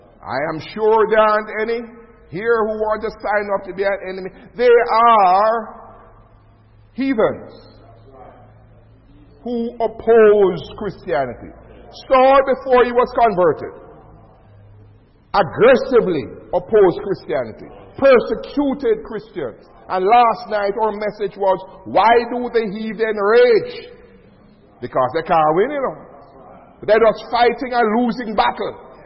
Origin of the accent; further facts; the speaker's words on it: Jamaica; And they say, and I always say, I'm from Jamaica.